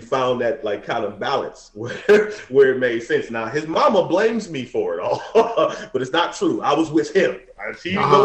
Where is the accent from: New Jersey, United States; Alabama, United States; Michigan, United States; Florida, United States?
Michigan, United States; Detroit; It wasn't like, you know, we grew up in Detroit, in the hood.